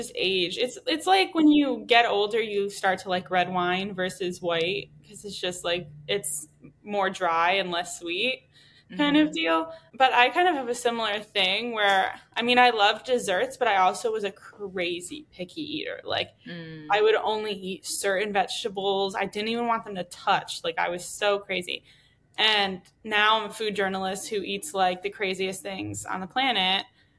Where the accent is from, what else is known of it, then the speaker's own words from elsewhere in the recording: Connecticut, United States; I'm from Connecticut. So like, it's not something I'd really get in my suburb town of Connecticut, you know?